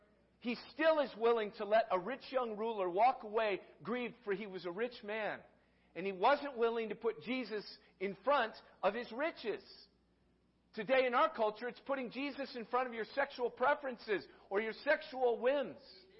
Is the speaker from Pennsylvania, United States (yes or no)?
no; Newport Beach, California, United States; I grew up in Newport Beach, California.